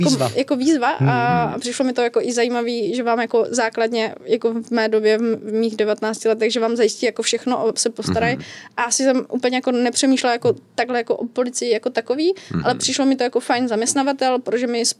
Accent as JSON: {"language": "Czech", "town": "Opava", "region": "Moravian-Silesian Region", "country": "Czechia", "moved": "as an adult", "lives_now": "Prague, Czechia", "said": "Já pocházím z Opavy a chtěla jsem se osamostatnit po střední škole"}